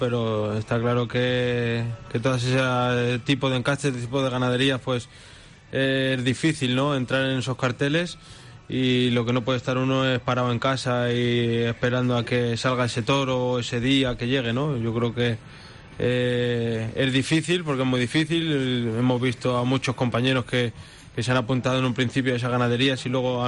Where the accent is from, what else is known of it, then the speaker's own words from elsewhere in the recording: Cedillo del Condado, Castilla-La Mancha, Spain; toreamos el domingo un festival en mi pueblo, en Cedillo del Condado